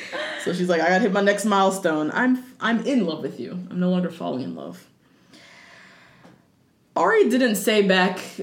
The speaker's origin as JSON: {"language": "English", "region": "Minnesota", "country": "United States", "accent": "Minnesota", "said": "Next up, we're going to Minnesota. That's my accent. Minnesota."}